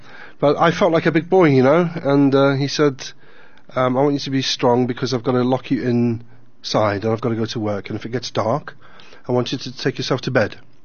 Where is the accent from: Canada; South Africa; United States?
South Africa; now in United Kingdom; I was raised in South Africa to be polite, to have respect for your elders, to never swear